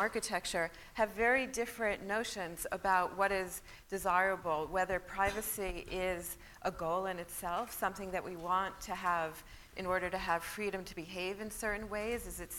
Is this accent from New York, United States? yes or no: yes; Long Island, New York, United States; I grew up on Long Island where you spend a lot of time in traffic jams